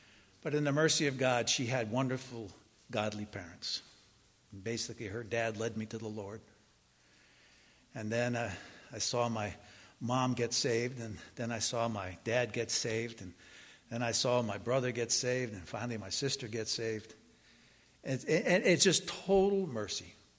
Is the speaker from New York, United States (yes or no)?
yes; Long Island, New York, United States; also born or lived in Brooklyn; You know, I grew up born in Brooklyn, grew up out on Long Island.